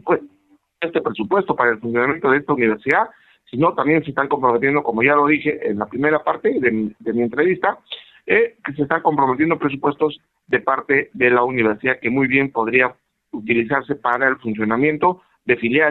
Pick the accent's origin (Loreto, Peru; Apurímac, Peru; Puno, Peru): Puno, Peru; mi tierra es Silare, y yo represento a la región Puno